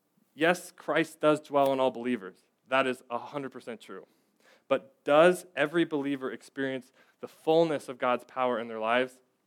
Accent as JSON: {"language": "English", "region": "Indiana", "country": "United States", "said": "because I'm from Indiana and so I watch the Colts"}